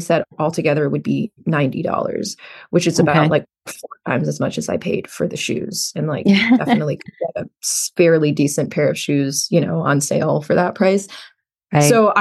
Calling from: New York City, New York, United States; Hi, I'm calling from New York City.

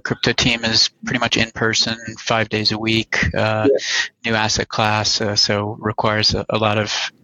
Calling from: New York, United States; Yeah, Midtown Manhattan, right next to Grand Central.

